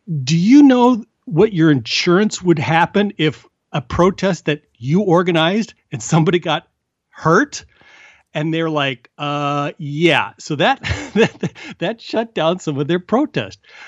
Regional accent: Midwest, United States; I'm from the Midwest where they had WOW.

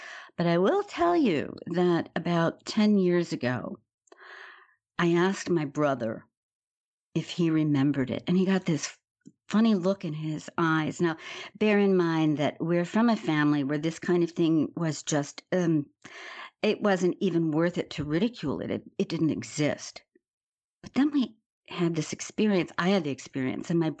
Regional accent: Chicago, Illinois, United States; born there; obviously I'm an American, as you can tell by the way that I'm speaking. I was born in Chicago, Illinois in the early 50s.

